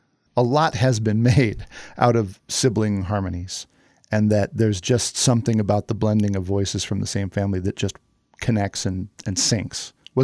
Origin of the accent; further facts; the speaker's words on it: Washington, United States; the pilot was at the bottom of Snoqualmie Falls, just a couple of miles from the house I grew up